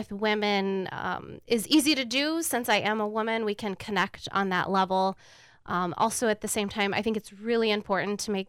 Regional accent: Galva, Illinois, United States; I am raised in Galva. I still live in Galva, so I'm around locally, so Galesburg isn't too far for me.

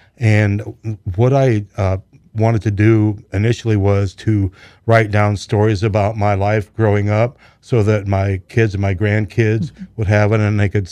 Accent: Illinois, United States; I grew up mainly in the Knox County, Henry County, Peoria County area.

